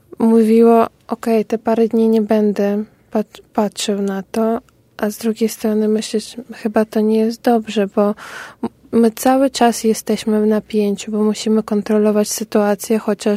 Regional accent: Ukraine; Jestem dumna, że jestem Ukrainką

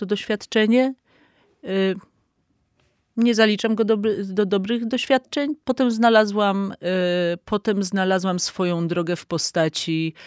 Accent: Warsaw, Masovian Voivodeship, Poland; Także moją małą ojczyzną jest właśnie Mokotów

